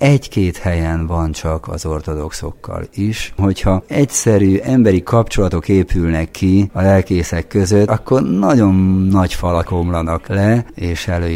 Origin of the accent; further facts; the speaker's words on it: Pilisszentlászló, Pest, Hungary; Pilis Szent Lászlón éltem a gyerekkoromat, Szentendrén jártam állami gimnáziumba